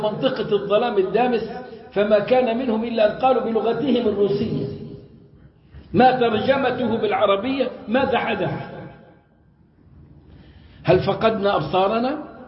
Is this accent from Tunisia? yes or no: no; Egypt; أنا كرجل مصري ما بعرفش سكرت بمعنى غلقت